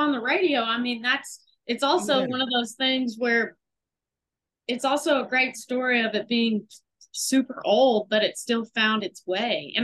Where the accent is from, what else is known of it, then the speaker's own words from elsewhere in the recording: Texas, United States; I mean, I'm a Cowboys fan because I'm a Texan